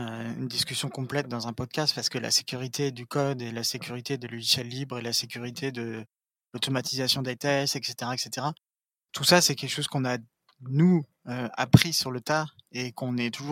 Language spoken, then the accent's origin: French; Normandy, France; Bien sûr, je suis normand, mais un peu de Marseille.